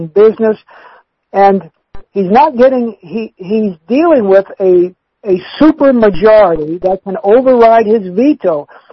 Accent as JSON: {"language": "English", "town": "College Park", "region": "Maryland", "country": "United States", "tie": "born or raised there", "said": "I as a long term Prince George's resident, and I grew up here in College Park"}